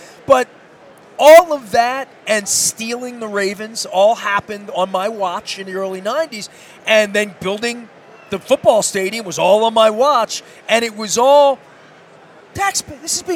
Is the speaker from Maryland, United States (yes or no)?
yes; Dundalk, Maryland, United States; I'm from Dundalk.